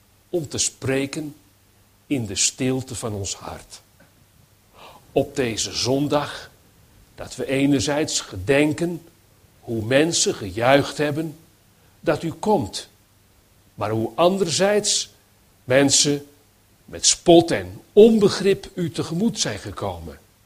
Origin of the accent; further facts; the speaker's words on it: Netherlands; Maar ja, nou ben ik een Hollander